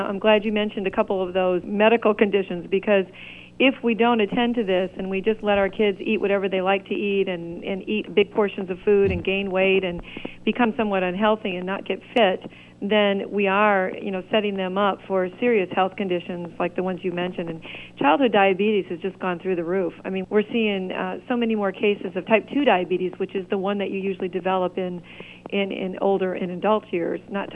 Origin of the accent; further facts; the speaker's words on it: the North, United States; I don't know if you, and I'm from the North, we say pop in the North, but so for all those Northerners listen, it's pop.